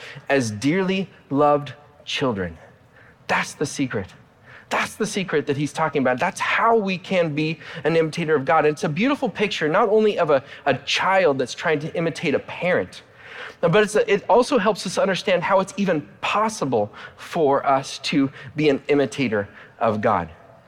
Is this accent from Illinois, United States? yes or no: no; Portland, Oregon, United States; as a kid growing up in Portland, Oregon, I grew up as a big fan of the Blazers.